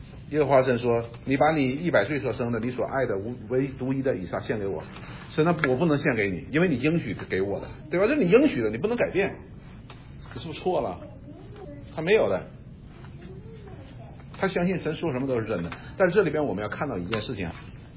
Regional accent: China; 我们中国人叫路遥知马力，对不对？

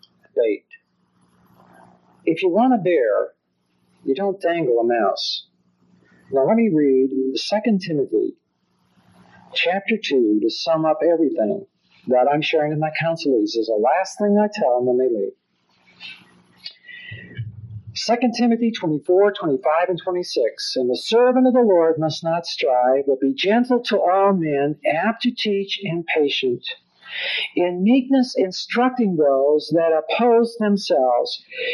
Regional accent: Los Angeles, California, United States; I grew up in Los Angeles, and I pastored a church in a place called Nowhere, California.

